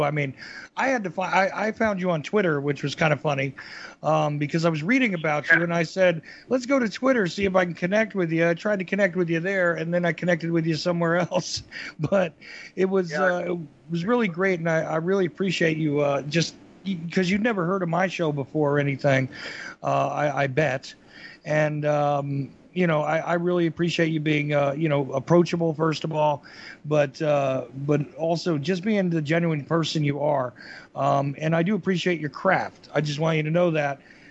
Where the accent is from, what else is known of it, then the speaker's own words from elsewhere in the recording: Northeast, United States; I grew up in the Northeast, so it was, you know, McMahon territory.